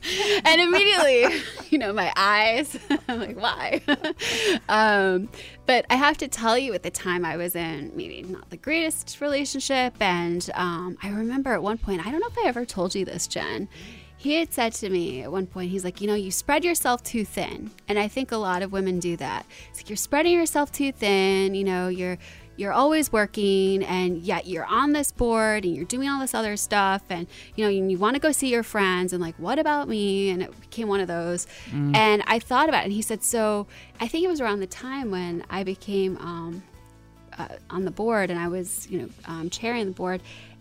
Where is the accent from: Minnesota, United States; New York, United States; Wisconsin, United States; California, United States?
New York, United States; Buffalo; You know, I grew up in Buffalo. I came to New York City with big dreams